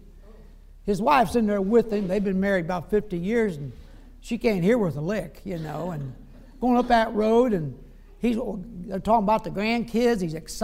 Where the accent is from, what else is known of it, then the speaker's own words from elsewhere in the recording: Australia; also born or lived in United States; I'm an Aussie as well as a Yank